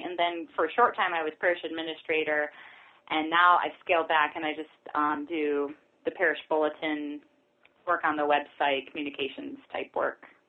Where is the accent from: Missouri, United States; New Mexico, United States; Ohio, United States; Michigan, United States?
Ohio, United States; I was raised in Northwest Ohio, not Catholic.